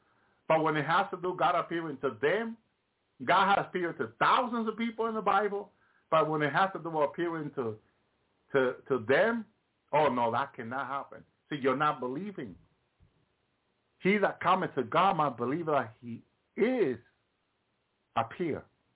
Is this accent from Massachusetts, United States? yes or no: yes; Massachusetts, United States; One of our prophets in the church where I grew up in Massachusetts